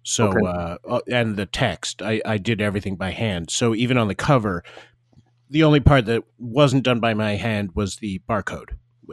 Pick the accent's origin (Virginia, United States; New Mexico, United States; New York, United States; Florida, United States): New York, United States; Well, I'm a New Yorker. I've been in the city for my entire adult life.